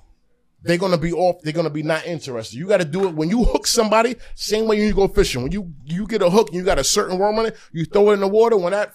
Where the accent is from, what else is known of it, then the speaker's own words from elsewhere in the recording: Yonkers, New York, United States; I don't know, I'm from Yonkers, so this is what it is.